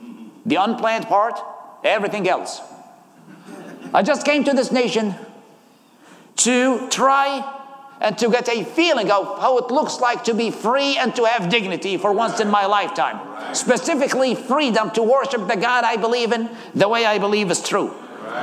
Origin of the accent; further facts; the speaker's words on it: Baghdad, Baghdad Governorate, Iraq; English is a second language; I am 38. I was born and raised in Baghdad, Iraq.